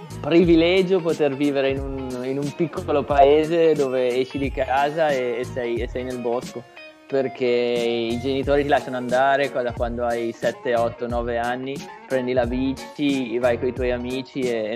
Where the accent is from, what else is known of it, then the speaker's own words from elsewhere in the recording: Liguria, Italy; noi che siamo cresciuti in Valle Timbro, è una valle che nessuno conosce